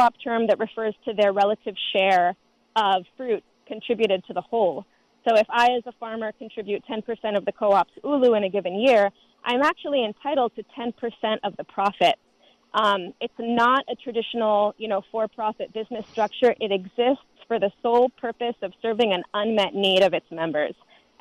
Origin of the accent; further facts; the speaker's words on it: Israel; I'm originally from Israel, which has a really strong co-op sector